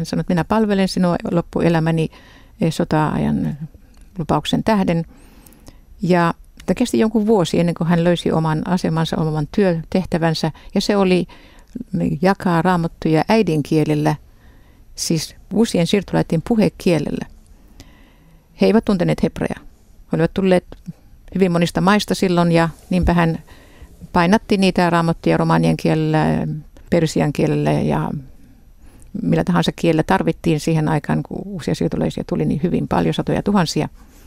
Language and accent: Finnish; Israel; olen ollut Israelissa 7-vuotiaasta ja nyt yli 70-vuotiaaksi. Ja tämä fakta, että kasvoin Israelissa isäni kutsumuksen tähden